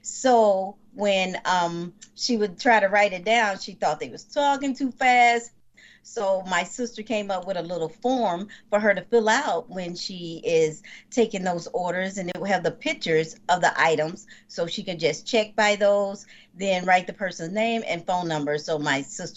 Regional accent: Hickman, Kentucky, United States; I was born and raised in Hickman, Kentucky. And so in the summertime, a lot of our friends and cousins would come back to Kentucky.

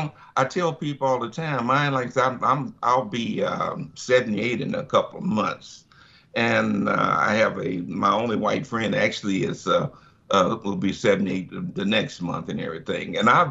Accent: Missouri, United States; and because I'm from Missouri, which is a red state

